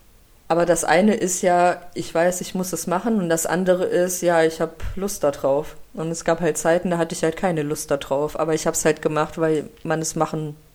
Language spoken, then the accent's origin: German; Russia; German is a second language; now in Germany; dass ich ja nicht hier geboren bin in Deutschland, und wir sind ja aus Russland hierher gekommen.